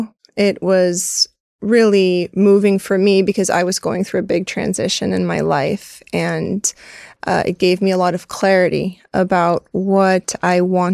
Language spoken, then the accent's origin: English; Santa Cruz, California, United States; it came up that I grew up in Santa Cruz, California, and he looked surprised.